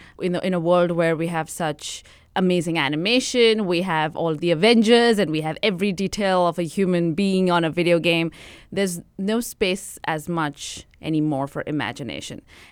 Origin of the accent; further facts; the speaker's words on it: Pune, Maharashtra, India; moved away as an adult; now in Brooklyn, United States; I'm originally from India, a city named Pune outside of Mumbai, and I came to the U.S. about 5 years ago. I was studying at Stella Adler School of Acting, so I'm now in Brooklyn, New York. I live in the U.S.